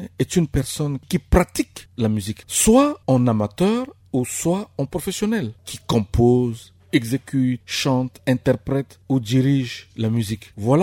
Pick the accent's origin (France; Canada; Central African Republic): Central African Republic; chez nous, en Centrafrique